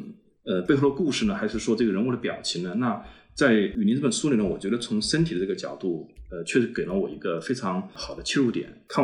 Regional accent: China; 像我比如说这种在中国这样的一个环境里面长大的

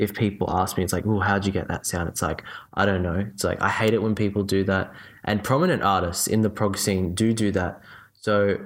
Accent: Australia; I mean, I'll always identify as Australian, but by no means am I patriotic or nationalistic in that sense.

